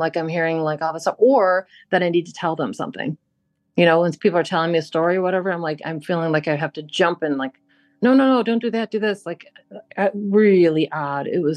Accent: Buffalo, New York, United States

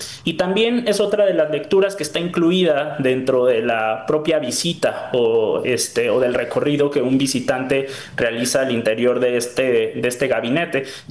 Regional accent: Mexico

